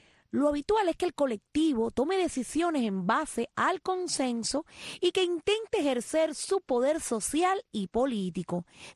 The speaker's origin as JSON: {"language": "Spanish", "country": "Cuba", "said": "para demostrarle al mundo de lo que somos capaces los cubanos en estos momentos de falta de materia prima."}